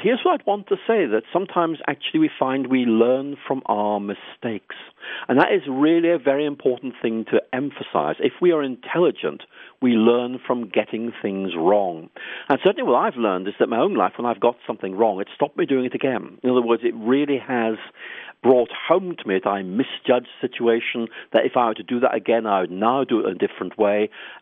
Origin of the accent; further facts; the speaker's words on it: Ireland; actually I come from Ireland myself.